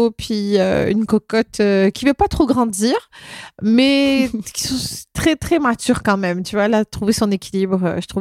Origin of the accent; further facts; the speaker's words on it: France; born there; je suis née en France, d'origine marocaine. Et au niveau de l'identité, je me considère comme une Marocaine qu'on appelle une MRE, une Marocaine résidant à l'étranger.